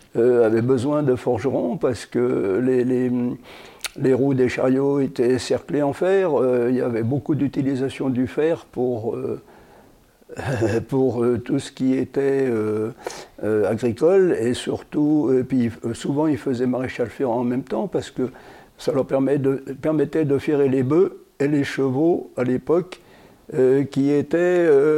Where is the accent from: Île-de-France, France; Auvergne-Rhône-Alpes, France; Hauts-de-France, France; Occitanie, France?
Auvergne-Rhône-Alpes, France; l'Échrenne; Ça fait 79 ans. Je suis né, la maternité est à Aix-les-Bains, mais je suis né à l'Échrenne. J'ai toujours habité à l'Échrenne, donc j'ai pas eu de changement. J'habitais à côté de la rivière, le Chiran, le pont. Notre maison touchait la rivière, le Chiran.